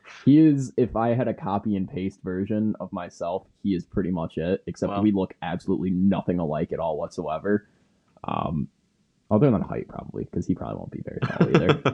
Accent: Conklin, New York, United States; That one was really hard to figure out, but no, I'm from Binghamton, New York. It's, if you don't know where that is, it's in the southern tier of New York. I'm specifically from a town called Conklin.

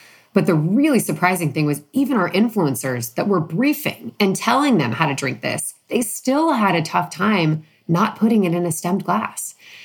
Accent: San Francisco, California, United States; When I was growing up in San Francisco running around

